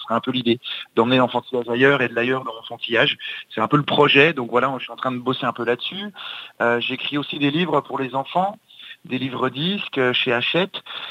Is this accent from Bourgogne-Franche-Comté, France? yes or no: yes; Besançon, Bourgogne-Franche-Comté, France; moi je suis de Besançon, avec mon équipe on est tous du coin